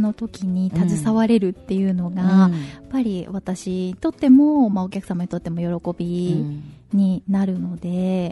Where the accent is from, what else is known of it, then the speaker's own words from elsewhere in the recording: Saitama, Japan; 埼玉なんです。